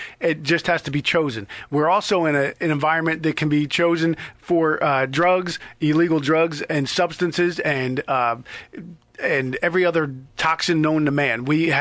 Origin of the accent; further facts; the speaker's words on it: New Jersey, United States; I grew up in Jersey, but it wasn't like, I wasn't in inner city. It was suburbs in Jersey.